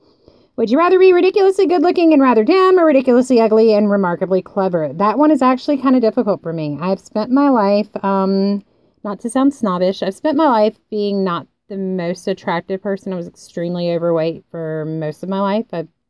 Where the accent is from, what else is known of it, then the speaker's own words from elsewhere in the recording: the South, United States; I'll tell you, I'm from the South.